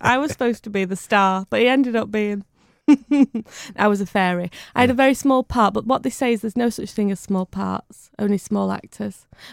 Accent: Bury, North West England, United Kingdom; born there; I was born in Bury. I was.

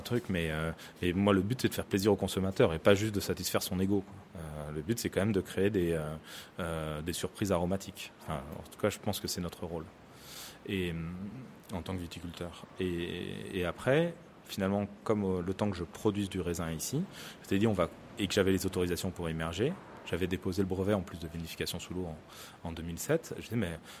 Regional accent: Saint-Jean-de-Luz, Nouvelle-Aquitaine, France; j'étais pas agriculteur, j'étais pas d'Urugne, mais plutôt de Saint-Jean-de-Luz

